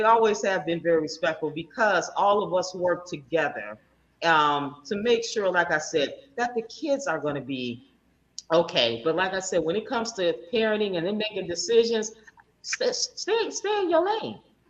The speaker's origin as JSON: {"language": "English", "town": "Muskegon", "region": "Michigan", "country": "United States", "tie": "born or raised there", "also_born_or_lived": "Indianapolis / Virginia / Georgia", "moved": "yes", "said": "I'm definitely, from Muskegon, Michigan, born and raised. I moved from Michigan back in 2000. So not straight to Georgia, of course, you know, I went to Indianapolis and then Virginia and then but I've been in Georgia now for 17, 18 years."}